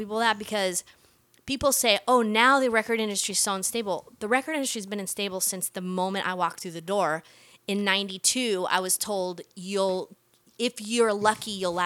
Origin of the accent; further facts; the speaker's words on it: Costa Rica; now in United States; I was actually born and raised in Costa Rica, and my grandfather was a Supreme Court justice there.